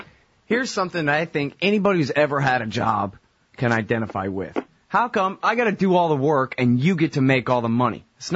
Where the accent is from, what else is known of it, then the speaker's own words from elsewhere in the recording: Austin, Texas, United States; I'm from Austin, so that's the way I learned it.